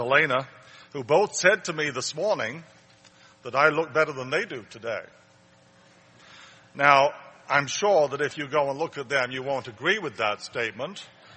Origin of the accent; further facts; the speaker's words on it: England, United Kingdom; And I said, oh, I'm from England.